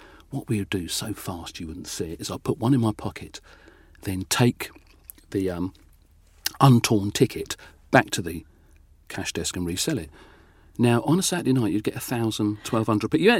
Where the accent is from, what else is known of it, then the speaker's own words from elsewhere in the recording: Ireland; my dad was called Patrick, because I'm Irish.